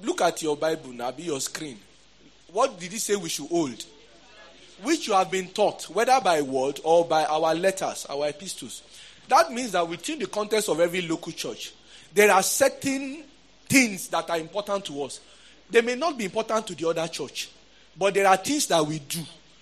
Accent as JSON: {"language": "English", "region": "Lagos", "country": "Nigeria", "said": "I'm from Lagos, so once you enter, you eat risky and move."}